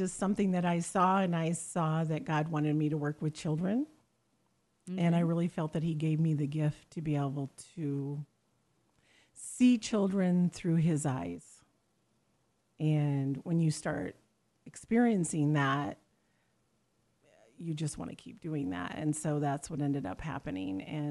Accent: Salix, United States; So I was born in this area. I was born in Salix. Went to school at St. Joe in Salix.

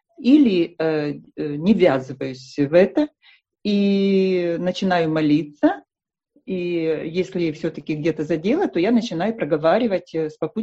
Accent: Kyiv, Ukraine; Я из Украины, город Киев.

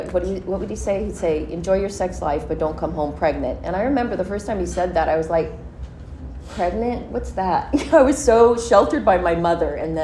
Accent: Hermosa Beach, California, United States; I grew up in Hermosa Beach, and my dad used to come up.

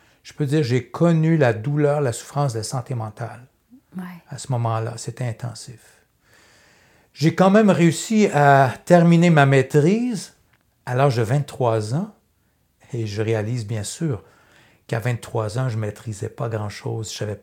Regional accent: Châteauguay, Quebec, Canada; also born or lived in Montreal; Je suis né à Montréal, hein, grandi en banlieue, Châteauguay.

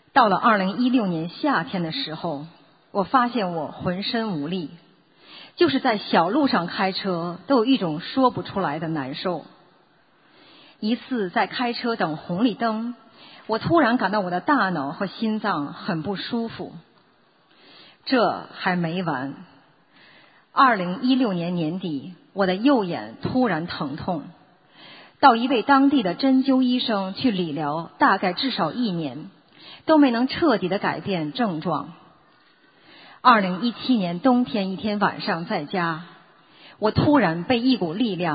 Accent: Midwest, United States; 我来自美国中西部的一个小城市

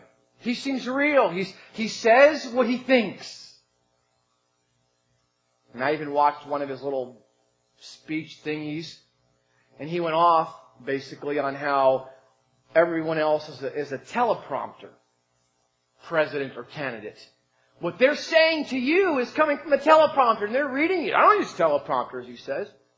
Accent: New Jersey, United States; Growing up on the East Coast of New Jersey, I think Atlantic City.

